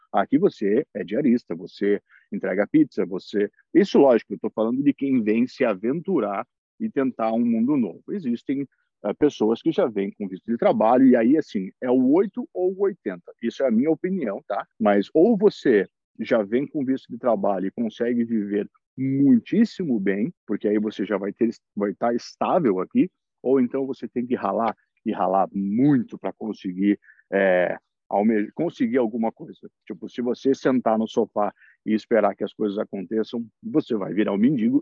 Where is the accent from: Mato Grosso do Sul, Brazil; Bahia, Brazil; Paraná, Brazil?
Paraná, Brazil; Curitiba; now in Redwood Shores, United States; eu sou de Curitiba, no estado do Paraná, e eu moro nos Estados Unidos desde setembro de 2017. Eu moro na Califórnia, precisamente na cidade de Redwood Shores